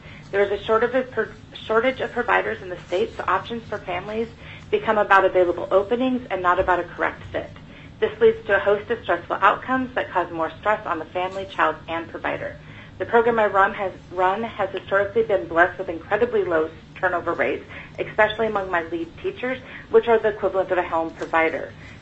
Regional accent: Anchorage, Alaska, United States; I'm from Anchorage, and I'm here representing myself.

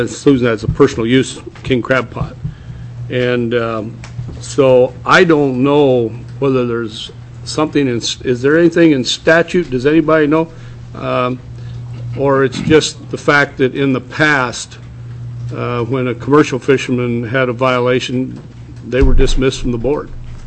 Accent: Alaska, United States; First one, I'm from Cook Inlet area

